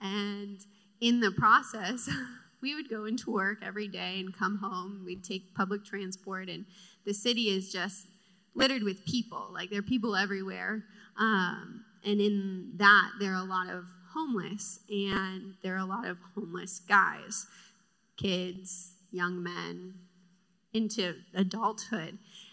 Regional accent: Florida, United States; I grew up in Florida, and I was not a believer. I did not grow up in the church.

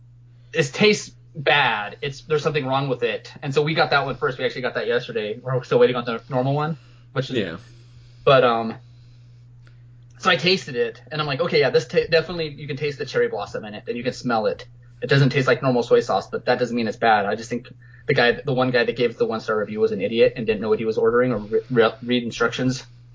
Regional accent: New Jersey, United States; I'm from New Jersey.

